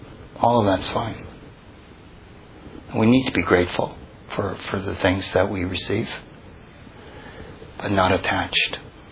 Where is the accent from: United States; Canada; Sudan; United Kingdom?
Canada; I was born and raised in Canada. Not so much there.